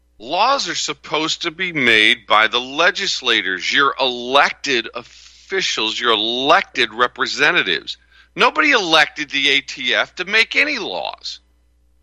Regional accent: St. Louis, Missouri, United States; You know, I grew up in St. Louis, so I was a St. Louis Cardinals football fan.

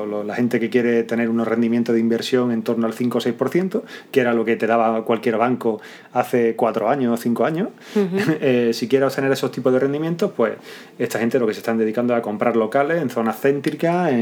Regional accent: Spain; born there; soy español, nacido aquí, he trabajado aquí los años que sea

